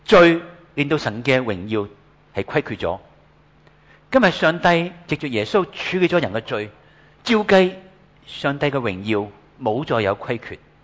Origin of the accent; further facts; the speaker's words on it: Hong Kong; 很多时候我们香港人很喜欢闹人